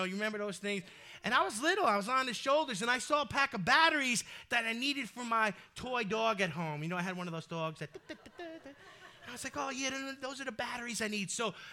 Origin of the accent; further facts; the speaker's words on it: Bronx, New York, United States; you grew up in Brooklyn, I'm from the Bronx